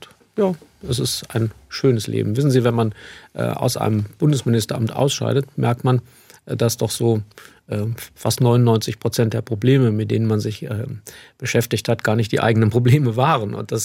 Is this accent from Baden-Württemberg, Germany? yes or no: no; Landau, Rhineland-Palatinate, Germany; ich komme aus dem Süden von Rheinland-Pfalz, aus Landau und wohne dort auch in der Nähe mit meiner Familie und bin ja in der Südpfalz sehr glücklich.